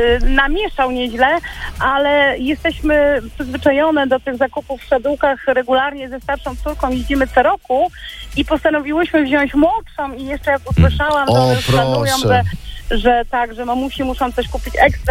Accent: Bydgoszcz, Kuyavian-Pomeranian Voivodeship, Poland; jesteśmy z Bydgoszczy. Ja ze starszą córką mieszkam od 4 lat poza Bydgoszczą i wybieramy się w dzielnicę Gdańska do Szadułek.

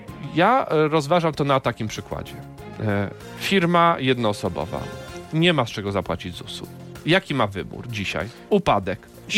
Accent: Lesser Poland, Poland; ja jestem z Małopolski, więc pamiętamy dobrze w Małopolsce i na Śląsku

